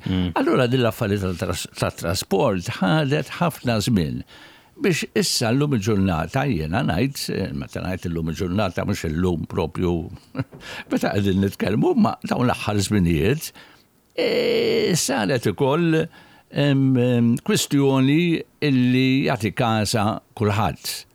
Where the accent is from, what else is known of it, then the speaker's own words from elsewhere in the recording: Rabat, Gozo, Malta; jiena xiena mir-Rabat ta' Għawdex, ma jfissirx li jekk hemm kriżi fil-pajjiż, kriżi nazzjonali, jiena m'għandix nipparteċipa